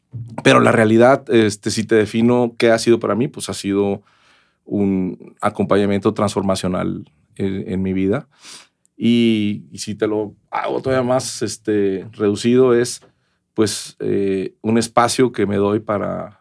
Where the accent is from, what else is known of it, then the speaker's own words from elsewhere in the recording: Tampico, Tamaulipas, Mexico; born there; nací en Tampico, Tamaulipas, en 1971, o sea, ya tengo 52 años